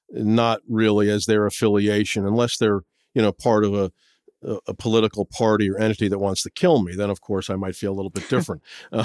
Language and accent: English; New Jersey, United States; now in New York City, United States; Well, I grew up in the suburbs of New Jersey, Union County, about half an hour away from New York City. But when you're from New Jersey, from the suburbs, it might as well have been 2,000 miles away.